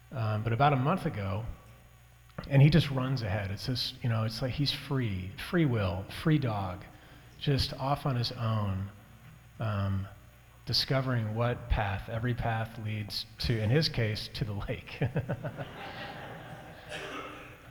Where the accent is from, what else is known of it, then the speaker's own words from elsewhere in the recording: Midwest, United States; I grew up in the Midwest with a lot of country music